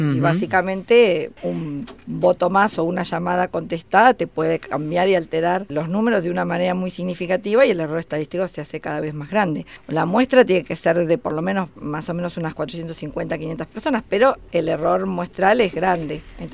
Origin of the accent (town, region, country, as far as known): Argentina